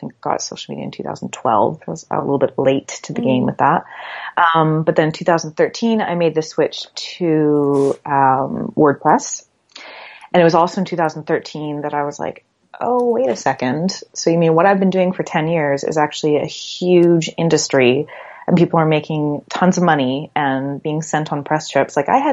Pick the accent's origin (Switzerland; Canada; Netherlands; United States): Canada; so I'm from Canada originally